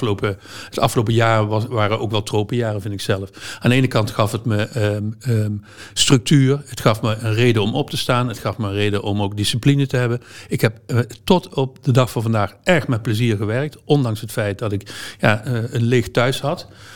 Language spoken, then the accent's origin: Dutch; Limburg, Netherlands; Ik kom uit Zuid-Limburg.